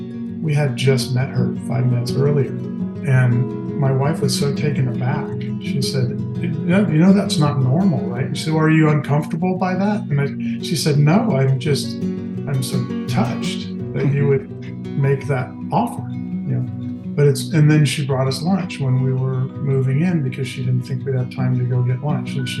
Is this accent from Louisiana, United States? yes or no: no; Sacramento, California, United States; also born or lived in France / Italy / New York; but I grew up mostly in Sacramento. In California, but I lived a lot of different places over the years. I went to school in the Bay Area. I went to school in France for a year